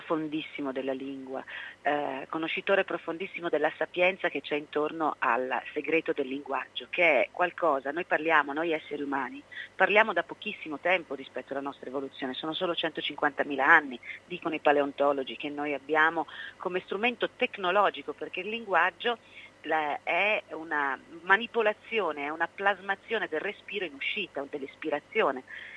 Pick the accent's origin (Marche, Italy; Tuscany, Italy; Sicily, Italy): Tuscany, Italy; Florence; born there; io poi dalla Toscana, da Firenze, dove sono nata, battezzata in Battistero e San Giovanni, sono finita a vivere in mezzo alle risaie.